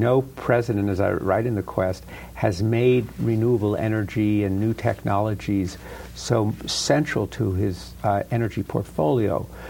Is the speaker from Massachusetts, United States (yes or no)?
no; Los Angeles, California, United States; I remember the La Brea tar pits when I grew up in Los Angeles